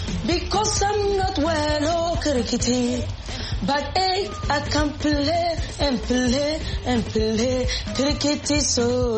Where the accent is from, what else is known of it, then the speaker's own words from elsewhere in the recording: Tamale, Northern Region, Ghana; I am from Tamale.